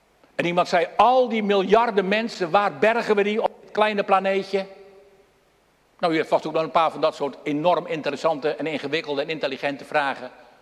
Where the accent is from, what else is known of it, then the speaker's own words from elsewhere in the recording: Dirksland, South Holland, Netherlands; Maar ik ben in Dirksland opgegroeid en geboren ook trouwens. En belijdenis gedaan in de Hervormde Kerk bij dominee van der Linden.